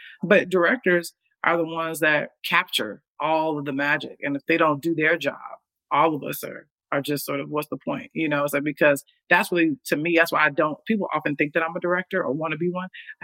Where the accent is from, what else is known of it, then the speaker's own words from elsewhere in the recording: Chicago, Illinois, United States; You know, growing up in Chicago, man, it's like that was Camelot.